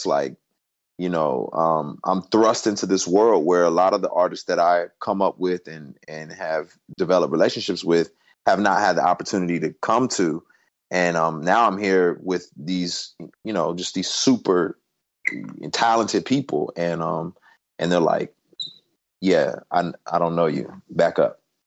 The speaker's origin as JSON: {"language": "English", "town": "Houston", "region": "Texas", "country": "United States", "tie": "born there", "said": "I was born in Houston too."}